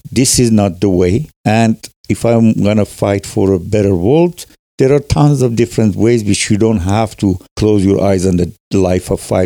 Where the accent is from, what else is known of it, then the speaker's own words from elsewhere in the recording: Iran; moved away; I grew up in the Azeri part of Iran, so I knew some, I had some idea about the language.